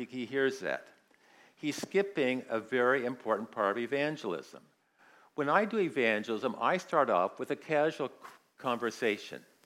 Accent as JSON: {"language": "English", "country": "United States", "lives_now": "Australia", "said": "I came from America, and I've come to Australia, which is a good distance."}